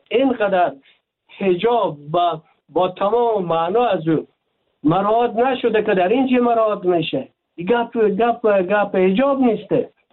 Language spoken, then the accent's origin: Persian; Afghanistan; ما افغان هستیم